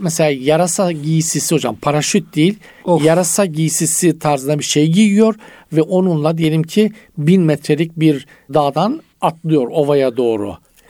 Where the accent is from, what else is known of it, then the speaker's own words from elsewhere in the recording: Black Sea Region, Turkey; Ha, bizim Karadeniz'de tabii kolay parlar, kolay söner.